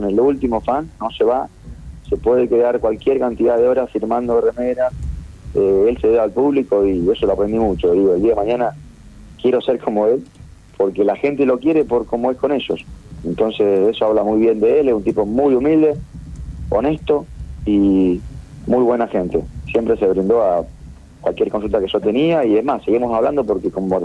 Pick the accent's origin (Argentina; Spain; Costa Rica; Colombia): Argentina; Marcos Juárez, Córdoba; Yo soy de Mancojuar, de Córdoba